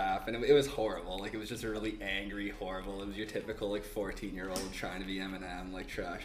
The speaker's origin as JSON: {"language": "English", "town": "Cornwall", "region": "Prince Edward Island", "country": "Canada", "said": "I've been rapping since I was 14 years old. I'm from Cornwall, Prince Edward Island."}